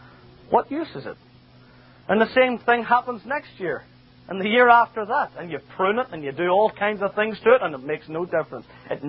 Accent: Northern Ireland, United Kingdom; And when I quote this verse, everybody knows I'm from Northern Ireland.

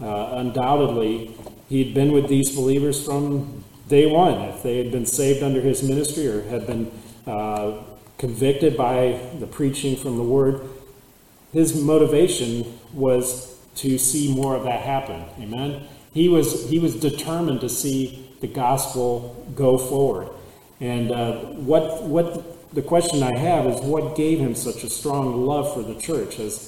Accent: United States; And we have the blessing to have been born and raised in America.

